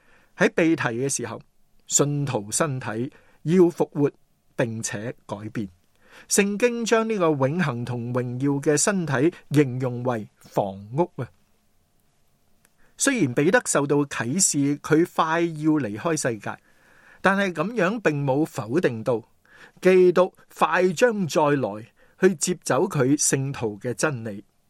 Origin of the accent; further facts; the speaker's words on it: China; 我们中国人说人之将死，其言也善。